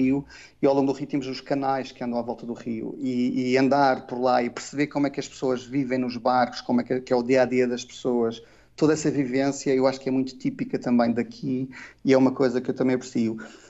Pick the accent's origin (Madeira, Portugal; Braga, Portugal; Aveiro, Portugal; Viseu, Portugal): Madeira, Portugal; moved away as an adult; also born or lived in Coimbra; quando saí da Madeira e fui para Coimbra estudar